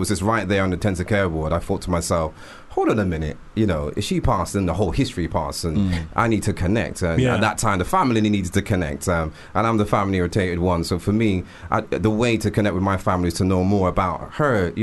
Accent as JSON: {"language": "English", "town": "Bristol", "region": "South West England", "country": "United Kingdom", "lives_now": "London, United Kingdom", "said": "I came up from Bristol to London to pursue my music career, to get into the music scene, the hip-hop scenes."}